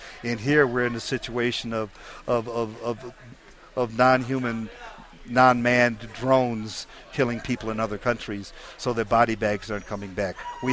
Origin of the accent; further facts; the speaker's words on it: Wisconsin, United States; I'm from Wisconsin, happy to be here in Santa Fe